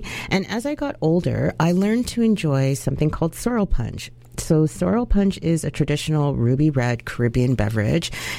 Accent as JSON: {"language": "English", "country": "Canada", "said": "and as a Jamaican Canadian, I'm thrilled."}